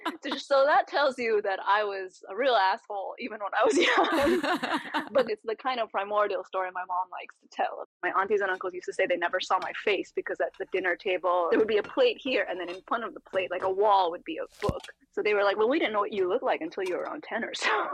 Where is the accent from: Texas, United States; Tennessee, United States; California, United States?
California, United States; born there; So he'd lived several other lives by the time I was born in California.